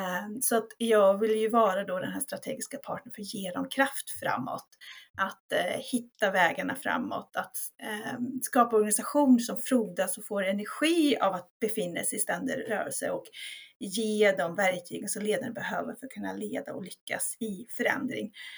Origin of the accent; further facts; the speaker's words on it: Sweden; Jag är västgöte, så för mig är det ju naturligt att vända sig till västkusten, på den västra sidan av Sverige.